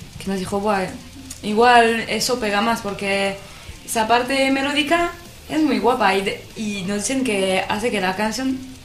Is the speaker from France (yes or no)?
yes; France; Spanish is a second language; yo soy francesa y vamos a ir a tocar en Burdeos